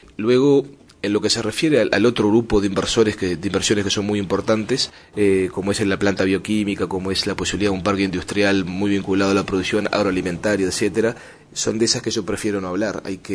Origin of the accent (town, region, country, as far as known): Uruguay